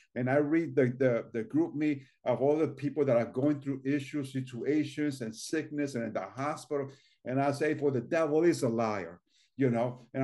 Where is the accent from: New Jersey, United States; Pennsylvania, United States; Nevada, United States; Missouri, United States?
New Jersey, United States; I remember being growing up in North Jersey, which is almost like being in New York City.